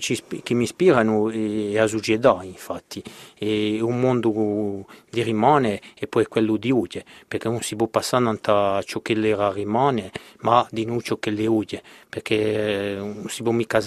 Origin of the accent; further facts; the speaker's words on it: Santa-Lucia-di-Mercurio, Corsica, France; Bon, allora, io sono un paesano, come lo si dice. Il mio paese è Santa Lucia e Mercurio.